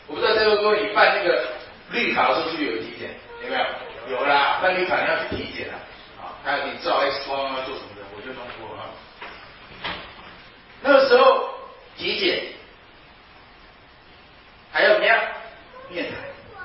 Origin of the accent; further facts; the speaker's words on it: Taiwan; now in United States; 我就在想，德州这么大，你就让我们台湾人全都搬过来